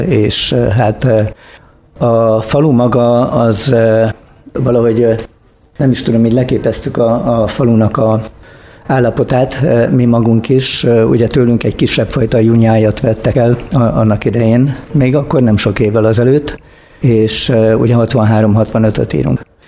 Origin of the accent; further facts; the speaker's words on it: Miskolc, Borsod-Abaúj-Zemplén, Hungary; born there; 59-ben születtem Miskolcon. Az első osztályt azt Miskolcon jártam, és utána hát az általános iskolát azt 6 különböző helyen, de erről majd még lesz szó.